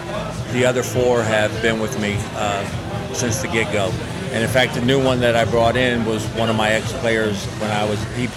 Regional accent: Tampa, Florida, United States; I'm originally from Tampa, Florida, born and raised.

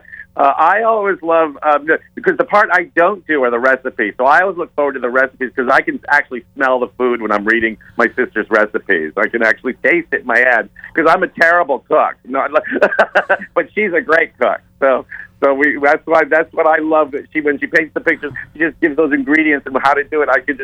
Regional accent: Bar Harbor, Maine, United States; We grew up in Bar Harbor, Maine.

